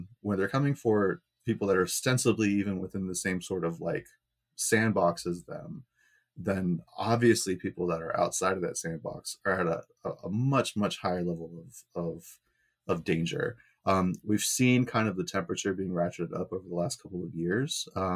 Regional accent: Southern United States, United States; so I grew up in the South.

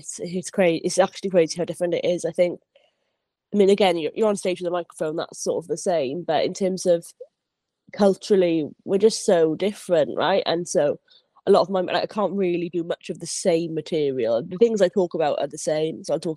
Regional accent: Wales, United Kingdom; I lost my accent. I sort of just pretended I wasn't Welsh

